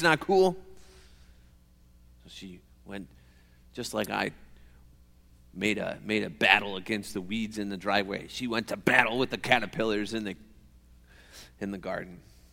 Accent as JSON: {"language": "English", "town": "Alpena", "region": "Michigan", "country": "United States", "tie": "born or raised there", "said": "I grew up in Alpena and people grew corn for the silage and sweet corn for the market."}